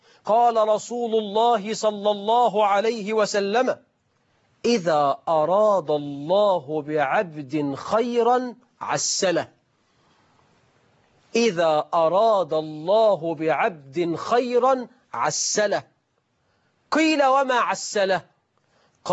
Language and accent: Arabic; Egypt